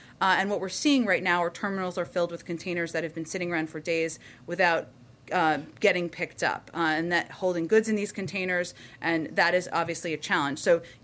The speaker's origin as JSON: {"language": "English", "town": "Arlington", "region": "Virginia", "country": "United States", "tie": "born or raised there", "said": "I can confirm that the president is going to Arlington later this evening, and that is my hometown as well"}